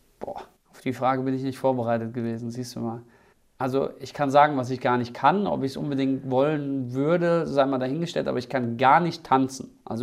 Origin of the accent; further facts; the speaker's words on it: Saarland, Germany; dass ich es so sagen muss als Saarländer